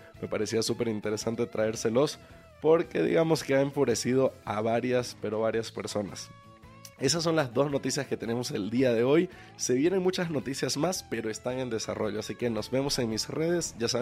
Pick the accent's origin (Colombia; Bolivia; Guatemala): Bolivia; Por si no lo saben, yo soy de Bolivia.